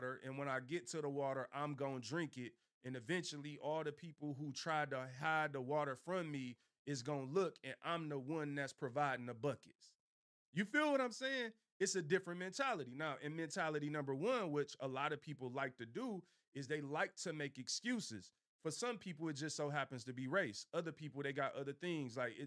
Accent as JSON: {"language": "English", "town": "Detroit", "region": "Michigan", "country": "United States", "said": "You could doubt me because I'm from Detroit. You could doubt me because I'm from the East Side."}